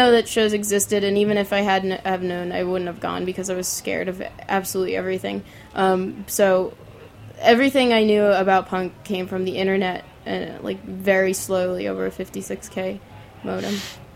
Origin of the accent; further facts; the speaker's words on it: Elizabeth, New Jersey, United States; I grew up in Elizabeth, which is actually really close to New Brunswick